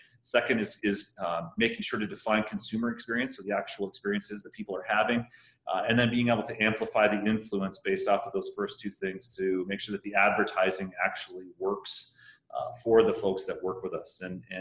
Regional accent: San Francisco, California, United States; also born or lived in Colorado; born and raised in San Francisco, so I think you could say tech's in my blood. And I spent the second half growing up in Colorado

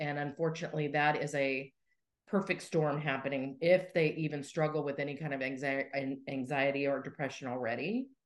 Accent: Colorado, United States; We grew up in Colorado.

